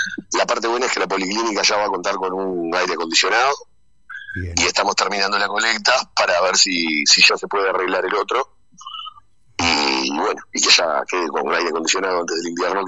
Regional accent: Montevideo, Uruguay; Yo soy de Montevideo y en diferentes barrios nunca sentí tanta pertenencia en un lugar como Punta del Diablo

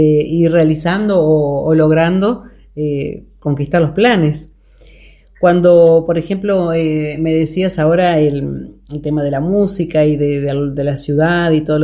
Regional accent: Paysandú, Uruguay; moved away; yo también soy de la Heroica, solo que no los conocí a ustedes y hace muchísimos años que me fui. Pero sí soy de Paysandú

